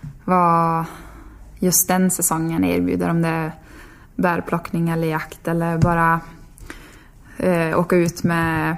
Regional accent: Tärendö, Norrbotten County, Sweden; now in Sundsvall, Sweden; det vet man ju hemma i Tären, då är det ju i stort sett varenda biltur som man stöter på några renar

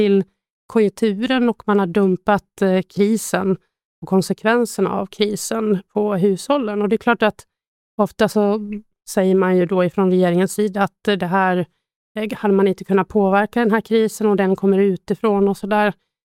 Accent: Sandviken, Gävleborg County, Sweden; now in Nacka, Sweden; Jag kommer från Sandviken, bruksort. Nu bor jag ju i Stockholm, då, eller till och med faktiskt i Nacka.

